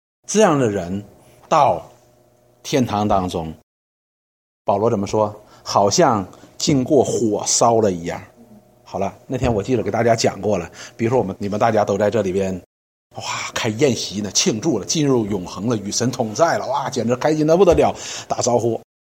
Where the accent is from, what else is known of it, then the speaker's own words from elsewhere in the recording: China; 我们中国人有一件事情很有意思的